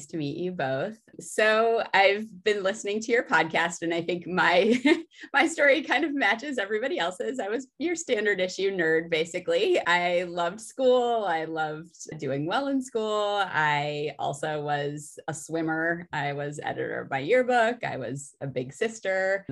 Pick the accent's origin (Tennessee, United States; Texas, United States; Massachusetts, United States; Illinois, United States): Illinois, United States; Chicago; So I grew up in Chicago, right on the campus of the University of Chicago, and I went to the school that was associated with the University of Chicago